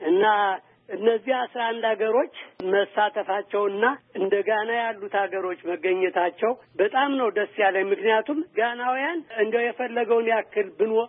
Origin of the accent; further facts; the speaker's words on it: Gondar, Amhara, Ethiopia; እኔ ያደግኩት ጎንደር ነው። እኔ የተወለድኩት ጎንደር ነው።